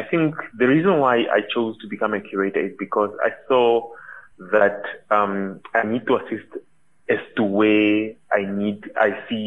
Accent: Ongwediva, Oshana, Namibia; I grew up in Ongwediva. I never saw a museum in my life there.

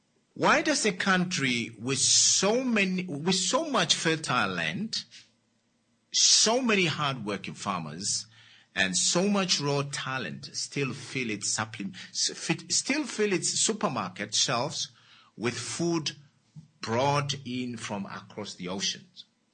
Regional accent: Ongwediva, Oshana, Namibia; Now, from my hometown, Ongwediva, a food scientist

